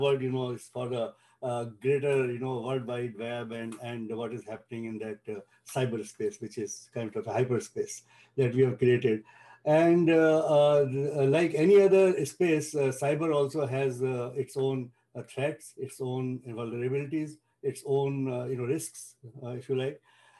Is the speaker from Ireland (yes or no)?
no; India; as you heard. And I'm originally from India, studied there. Most of my life I was there.